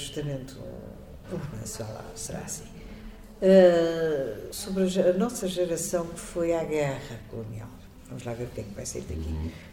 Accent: Lisbon, Portugal; Sou Lisboeta é alfacinha, assumidamente, gosto imenso da minha cidade. Não trocava Lisboa por cidade nenhuma do mundo.

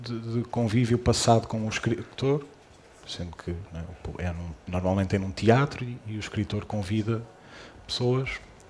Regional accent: Vila do Conde, Porto, Portugal; Eu sou de Vila do Conde.

